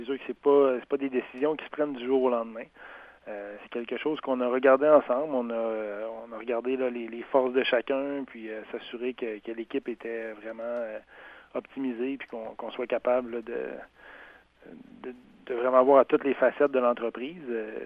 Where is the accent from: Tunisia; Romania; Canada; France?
Canada; Rivière-au-Nord, Quebec; quand je suis revenu à Gaspé, là, il y a une dizaine d'années, étant donné que je suis natif là, de Rivière-Aux-Nord, mais quand je suis revenu en 2008